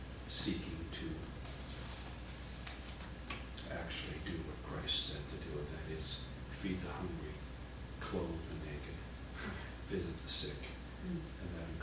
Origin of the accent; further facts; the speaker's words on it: Canada; since I'm from Canada